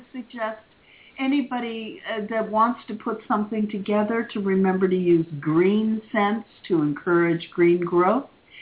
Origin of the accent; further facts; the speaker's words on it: Ireland; And I'm Irish.